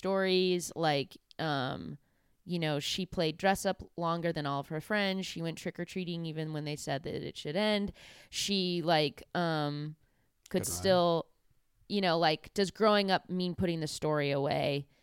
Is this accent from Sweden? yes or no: no; California, United States; I was like, I'm going to play up that I'm from California. I think that's going to hit in the Midwest.